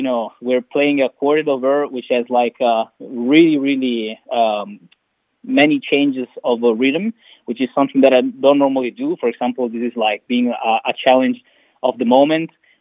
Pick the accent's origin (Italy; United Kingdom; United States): Italy; English is a second language; from Italy.